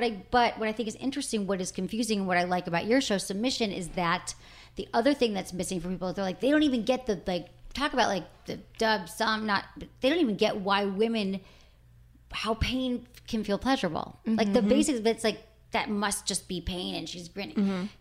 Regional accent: Michigan, United States; I'm from Michigan, so I can say

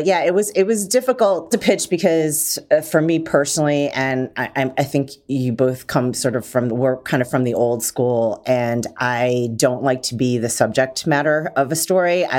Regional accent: Detroit, Michigan, United States; I'm from Detroit

